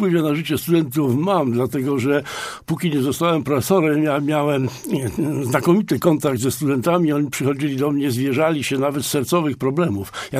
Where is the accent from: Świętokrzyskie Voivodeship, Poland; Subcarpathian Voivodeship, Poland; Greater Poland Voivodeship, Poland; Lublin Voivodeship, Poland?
Greater Poland Voivodeship, Poland; to jest Turostowo, taka miejscowość koło Kiszkowa, 12 kilometrów na północ od Pobiedzic na skraju Puszczy Zielonki. No i tam jako chłopiec dorastałem, mówiłem gwarą oczywiście.